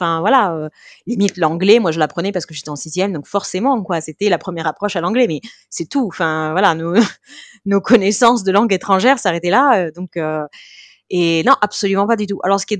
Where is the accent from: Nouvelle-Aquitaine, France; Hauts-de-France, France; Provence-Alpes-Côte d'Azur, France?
Hauts-de-France, France; Creil; also born or lived in Amiens; moi je suis née à Amiens. J'ai pratiquement jamais vécu à Amiens en fait. J'ai vécu à Creil en Picardie. J'ai grandi là-bas en fait jusqu'à mes 11 ans quoi.